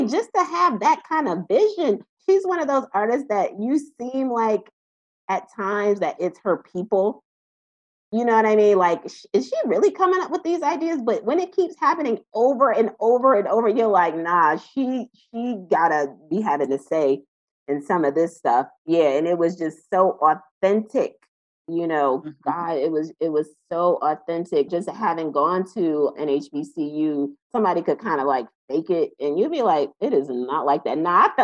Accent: Northeast, United States; Like, I mean, I grew up in the Northeast, so it wasn't like that was something that was just like kind of like a part of my upbringing or whatever until I actually attended it.

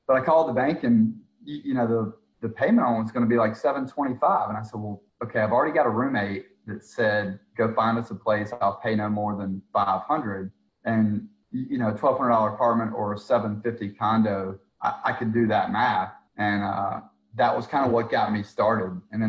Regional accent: Georgia, United States; Yeah, I grew up in South Georgia and lived all over the country.

